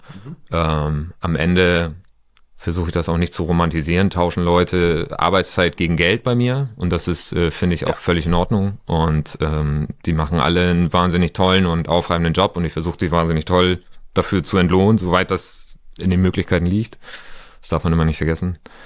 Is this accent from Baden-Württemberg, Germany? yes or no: no; Schleswig-Holstein, Germany; weil Schleswig-Flensburg meine alte Heimat sozusagen für uns dann auch nahe lag